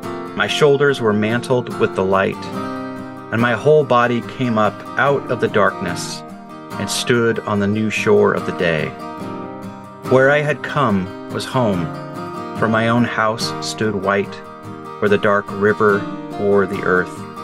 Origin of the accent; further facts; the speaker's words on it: Nebraska, United States; now in Oregon, United States; David, you and I grew up together in Nebraska. Now we both live here in Western Oregon.